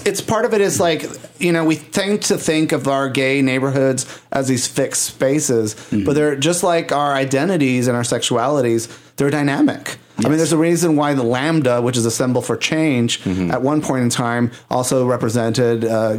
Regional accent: San Juan, Puerto Rico; And I grew up in San Juan, Puerto Rico.

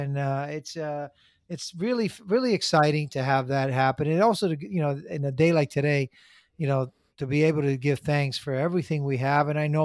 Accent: Miami, Florida, United States; We grew up together in Miami, and it's just awesome.

